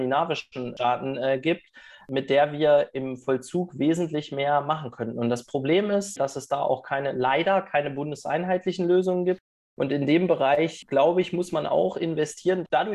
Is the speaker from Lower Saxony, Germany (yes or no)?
yes; Lower Saxony, Germany; bin 37 Jahre alt, verheiratet, eine Tochter. Ich komme hier aus dem Landkreis Celle im wunderschönen Niedersachsen.